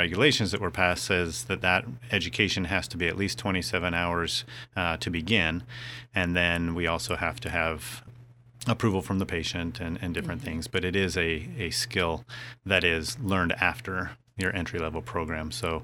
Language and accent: English; Washington, United States; And then I left the service and went to my home state of Washington and practiced there for 6 years in a small rural community.